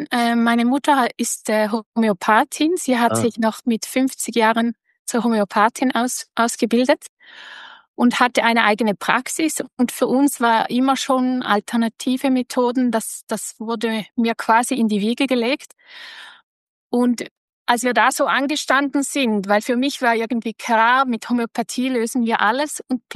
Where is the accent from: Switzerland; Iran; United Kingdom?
Switzerland; Also ich komme aus der Schweiz, in etwa 30 Minuten vom Bodensee.